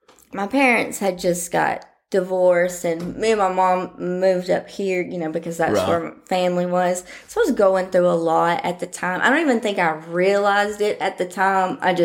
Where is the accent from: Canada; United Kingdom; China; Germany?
Germany; also born or lived in Pensacola, United States / Iceland / Florida, United States; now in United States; first I was born in Pensacola, we went to Iceland, then we went to Germany, then we went back to Florida. But during most of my childhood, we were in Germany.